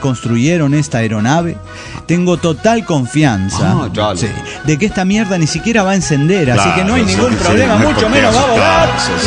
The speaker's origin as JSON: {"language": "Spanish", "town": "Maracaibo", "region": "Zulia", "country": "Venezuela", "said": "de Maracaibo, Venezuela."}